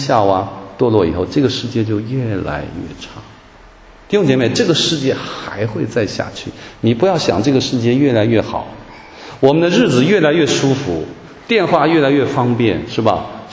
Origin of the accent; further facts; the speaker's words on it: Taiwan; 这一年多以来在台湾，我来自台湾